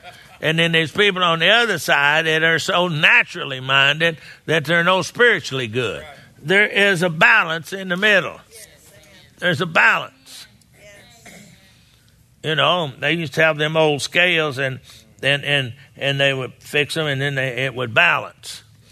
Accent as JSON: {"language": "English", "region": "Texas", "country": "United States", "tie": "born or raised there", "said": "and I grew up down there in Texas."}